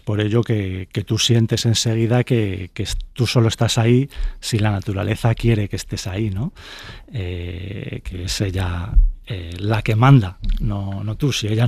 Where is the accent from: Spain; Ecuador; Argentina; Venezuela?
Spain; Madrid, Community of Madrid; Sí, o sea, yo soy de Madrid, del centro de Madrid, absolutamente.